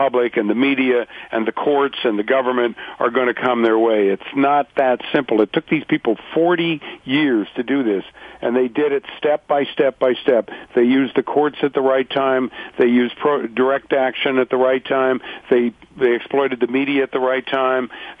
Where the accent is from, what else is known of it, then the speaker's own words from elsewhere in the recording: Canada; born there; also born or lived in United States; I was born in Canada. Yeah, I live in Canada. I've lived in the U.S. most of my life, but I was born in Canada.